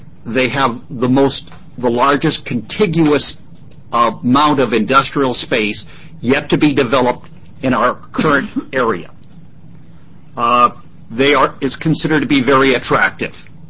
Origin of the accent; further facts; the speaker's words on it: Portland, Oregon, United States; I come from North Portland. I was raised, went to Beach Grade School. Okay? I come out of an area, my father was a businessman, owned a big body shop in North Portland, Northwest Portland.